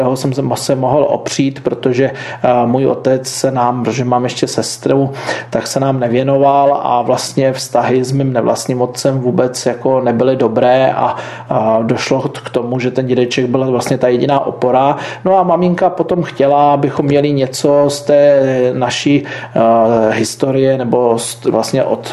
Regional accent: Beskydy, Czechia; já pocházím z Beskydských hor a když mi byly zhruba 4 roky, moji rodiče se rozvedli

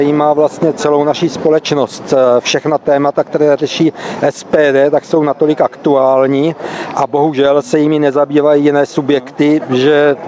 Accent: Bohunice, South Moravian Region, Czechia; 62 a jsem z Bohančic.

